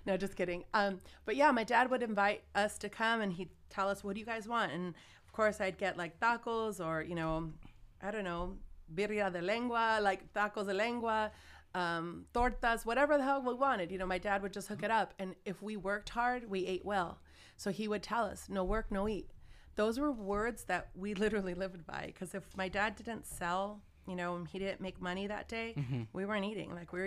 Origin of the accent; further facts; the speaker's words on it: West Covina, California, United States; So for me, I love LA. I'm about LA. I was raised in West Covina.